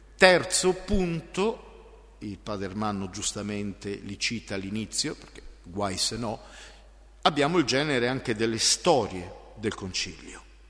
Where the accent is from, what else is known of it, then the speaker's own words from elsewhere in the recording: Trento, Trentino-Alto Adige, Italy; Lo stesso da dove vengo io, da Trento, è un concilio europeo Trento.